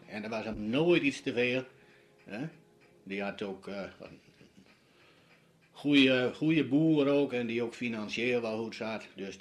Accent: Netherlands; ik heb geprobeerd te moeten doen wat je als Nederlander moest doen.

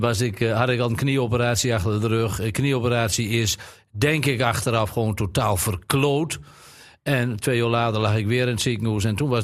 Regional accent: Drenthe, Netherlands; accent: Zand-Drents; first language Zand-Drents; in Oring, dus de eerste 6 jaar van mijn leven kun ik gewoon bij mijn moe op de boerderij rondlopen. Dus het Zaand-Drents van Oring is mijn moedertaal geworden.

